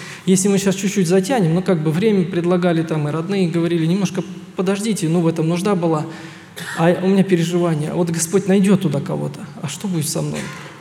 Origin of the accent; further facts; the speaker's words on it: Voronezh, Voronezh Oblast, Russia; Сам я родом с Воронежа. В 2001 году первый раз уехал на Таймыр в ноябре месяце.